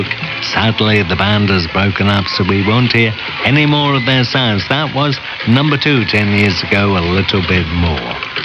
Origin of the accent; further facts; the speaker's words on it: Edinburgh, Scotland, United Kingdom; very fitting that we should be working together once again in Edinburgh, because not only is this my hometown